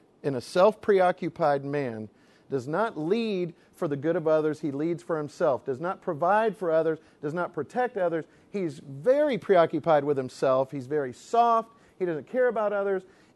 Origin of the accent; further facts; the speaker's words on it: Florida, United States; I grew up in Florida. It's biblical to hate snakes.